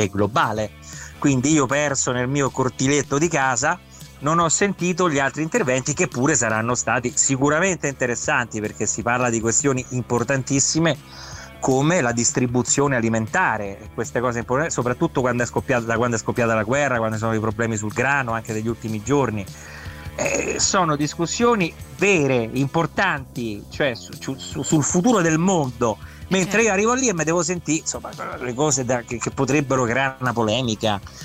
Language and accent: Italian; Rome, Lazio, Italy; questo cortocircuito da romano, super romano identitario, quale sono, questo mix di della, il mondo dentro la mia Roma, no?